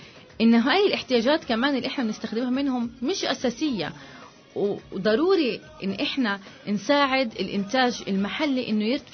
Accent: Palestine; عندنا في فلسطين

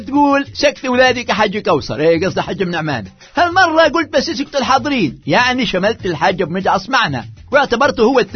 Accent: Gaza, Gaza Strip, Palestine; العجوز عندنا في غزة أي نعم لا بتقرأ ولا بتكتب

